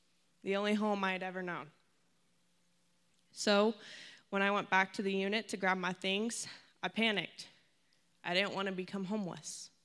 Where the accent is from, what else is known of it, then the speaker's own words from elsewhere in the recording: Pickerington, Ohio, United States; As you know … I'm 19 years old. I'm from Pickerington, Ohio, a nice suburb outside of Columbus.